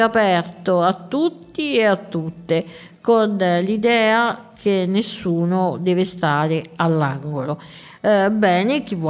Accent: Rome, Lazio, Italy; Roma, la città più bella del mondo, questa è come io la vedo con i miei occhi, ovviamente da romana

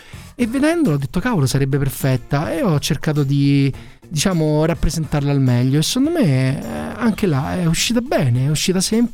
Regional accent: Naples, Campania, Italy; io sono napoletano d'origine

